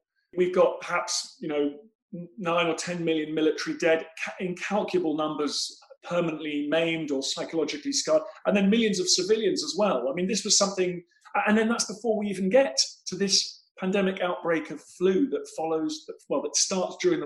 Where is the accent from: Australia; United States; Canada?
Canada; as you'll know, as a Canadian